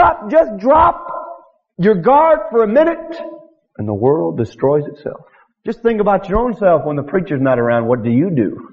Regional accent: Michigan, United States; You know what? I grew up in Michigan. And people in Michigan are very cold.

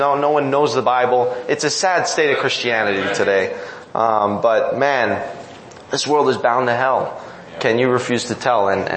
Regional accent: Canada; I'm always made fun of for my last name and because I'm Canadian.

